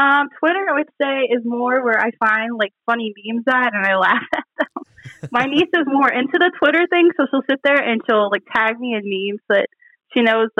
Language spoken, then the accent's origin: English; Harrisonburg, Virginia, United States; born there; I was born in Harrisonburg, which is basically just like an hour up, go on to 81 where JMU is and all that.